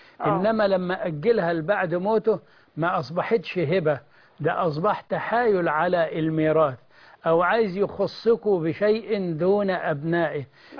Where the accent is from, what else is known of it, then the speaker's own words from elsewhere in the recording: Egypt; وإحنا عندنا في مصر بنبقى حريصين جدا إن إحنا ما نزعلش الأم